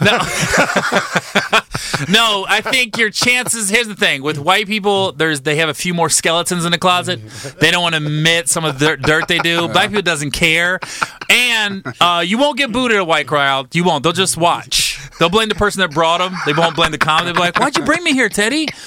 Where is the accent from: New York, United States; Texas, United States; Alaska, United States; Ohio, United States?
Ohio, United States; Cincinnati; Cincinnati